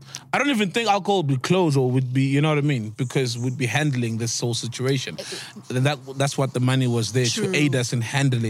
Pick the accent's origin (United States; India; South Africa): South Africa; I'm South African.